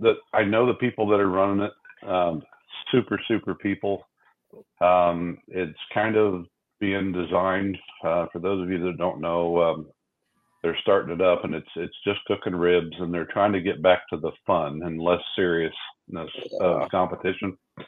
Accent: Kansas City, Missouri, United States; No, I'm born and raised in Kansas City, and I'm a Raiders fan.

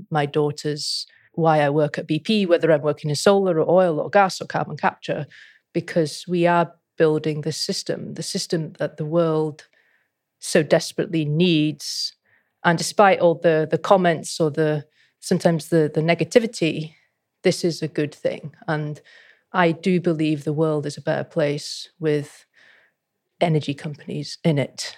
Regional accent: Wales, United Kingdom

